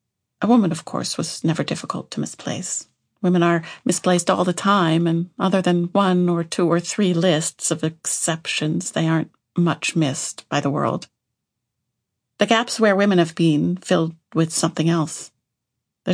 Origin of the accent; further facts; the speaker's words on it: Alberta, Canada; look at where I established my Métis membership, in Manitoba, a place I never lived or even went to growing up. I grew up in Alberta. Many of my cousins and relations live in British Columbia, but Manitoba is where my roots are.